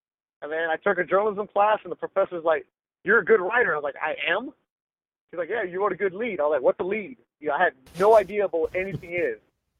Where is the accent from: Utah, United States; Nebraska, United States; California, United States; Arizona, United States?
California, United States; Carson; I was ready to transfer to Cal State Dominguez Hills because it was down the street from where I grew up in Carson, which is now the StubHub Center where they do the CrossFit games, the Galaxy play.